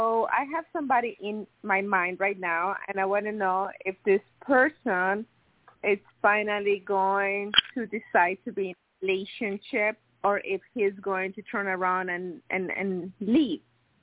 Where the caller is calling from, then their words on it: Miami, Florida, United States; I'm calling from Miami.